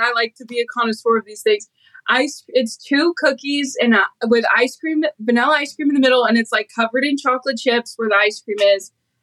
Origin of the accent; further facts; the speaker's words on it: St. Louis, Missouri, United States; I grew up in St. Louis. Well, technically when I grew up, we had the Rams and the Cardinals, but I was always a baseball girl for sure.